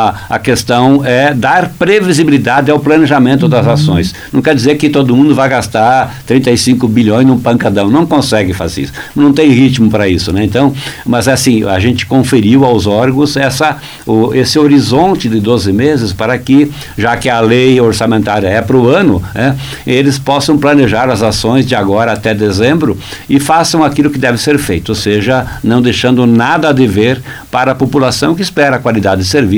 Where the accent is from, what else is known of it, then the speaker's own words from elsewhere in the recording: Rio Grande do Sul, Brazil; Minha terra natal, Rio Grande do Sul